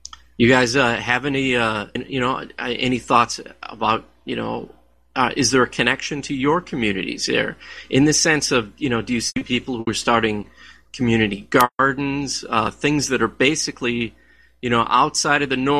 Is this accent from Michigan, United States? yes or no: yes; Detroit, Michigan, United States; I grew up in Detroit. In the 1960s, Detroit had a population of close to 2 million people, and now it's around 700,000.